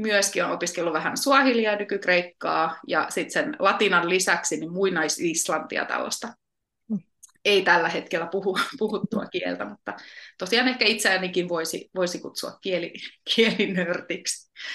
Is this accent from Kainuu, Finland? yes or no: no; Lapland, Finland; Myöskin asuin lapsena tuolla Lapissa, 2 kilometriä Ruotsin rajalta